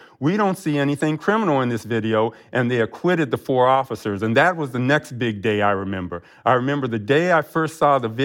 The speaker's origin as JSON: {"language": "English", "town": "Akron", "region": "Ohio", "country": "United States", "tie": "born or raised there", "said": "I grew up in Akron, Ohio. I'm a hayseed from the country in a lot of ways, and I really love horses."}